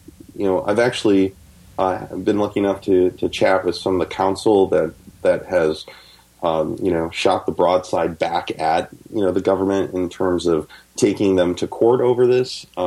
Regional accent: Chicago, Illinois, United States; I'm from Chicago, and Chicago's a place where, you know, anything is possible if the envelope is thick enough.

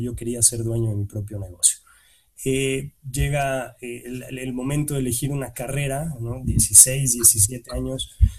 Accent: Mexico; soy mexicano, por el acento no lo habían notado. Estoy en este momento transmitiendo en vivo desde casa, desde mi oficina en casa en la ciudad de Querétaro, un par de horas al norte de la Ciudad de México. Tengo 35 años

